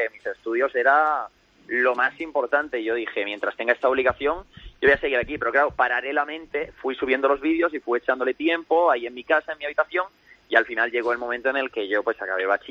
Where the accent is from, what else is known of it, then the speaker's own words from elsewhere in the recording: Alhama de Murcia, Region of Murcia, Spain; now in Andorra; Yo soy de Alhama de Murcia.